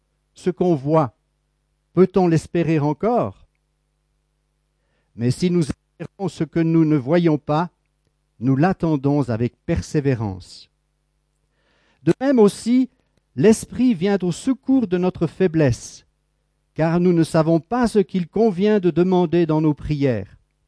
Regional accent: Blonay, Vaud, Switzerland; mon épouse et moi-même, nous sommes vaudois. Ma femme est de Vevey, moi je suis de Blonay.

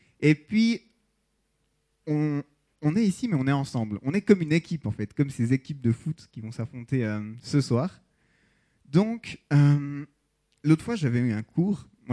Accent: La Chaux-de-Fonds, Neuchâtel, Switzerland; born there; Moi, je suis né à la Chaux-de-Fonds. Donc, voilà, je suis né par ici.

